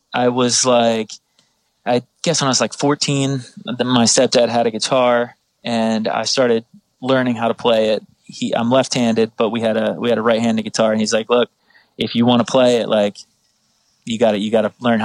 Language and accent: English; New Jersey, United States; Like 20 minutes from Philly, 20 minutes from Atlantic City. Right in the bottom middle there, very not too far from the shore